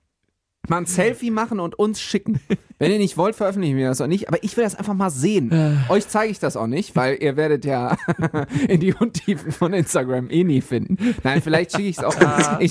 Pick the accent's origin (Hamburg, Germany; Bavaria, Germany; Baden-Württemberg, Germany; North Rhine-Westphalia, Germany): North Rhine-Westphalia, Germany; Düsseldorf; ich bin Düsseldorfer, ich bin verhandlungsbereit.